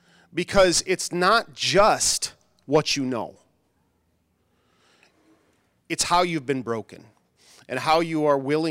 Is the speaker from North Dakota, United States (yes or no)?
yes; Bismarck, North Dakota, United States; moved away as an adult; also born or lived in Wichita, Kansas; now in Texas, United States; I grew up in Bismarck, North Dakota. Graduated high school and college in Bismarck, North Dakota. And so we've been moving to Texas.